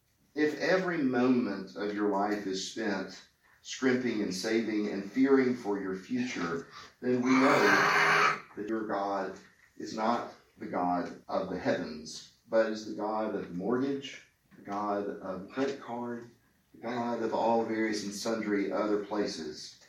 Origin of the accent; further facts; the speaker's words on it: Jackson, Mississippi, United States; in a southern church like the one that I grew up in Jackson, Mississippi, with no air conditioning in it.